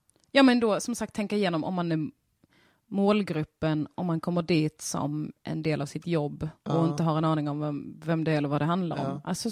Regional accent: Skåne, Sweden; accent: Scanian; Mitt fullt rörliga, underbart rörliga ansikte. Och min sjungande skånska då

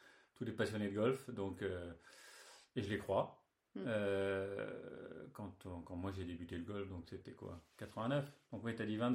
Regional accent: Lyon, Auvergne-Rhône-Alpes, France; Foot depuis l'âge de 5 ans dans la région de Lyon, parce que moi je suis né à Lyon.

